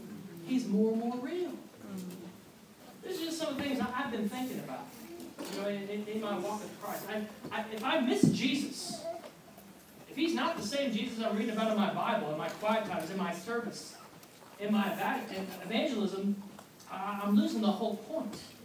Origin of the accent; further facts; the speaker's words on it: United States; I didn't grow up going to church. I'm from America, but believe it or not, I wasn't very religious growing up.